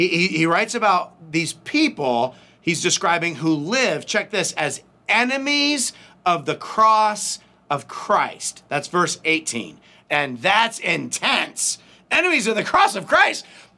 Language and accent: English; United States; But honestly, it wouldn't have mattered so much because that's not our home. We are from America.